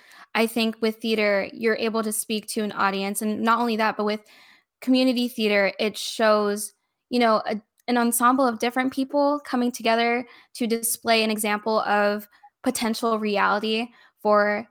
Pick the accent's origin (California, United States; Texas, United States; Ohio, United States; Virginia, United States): California, United States; Carson; I grew up in Carson, California, low income, mainly people of color, and a lot of gang violence happens.